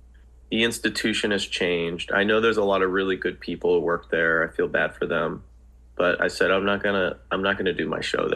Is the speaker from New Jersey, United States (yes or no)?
yes; New Jersey, United States; I grew up in New Jersey in the 80s.